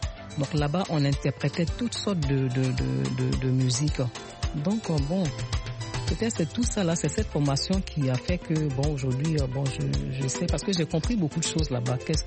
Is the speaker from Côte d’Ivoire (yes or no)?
yes; Côte d’Ivoire; Je me dis pas que oui parce que je suis ivoirienne ou je suis dans telle communauté